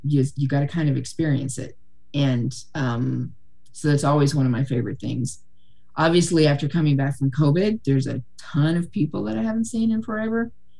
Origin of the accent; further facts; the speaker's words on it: Texas, United States; And I'm from Texas and I'd only been here for a couple of years.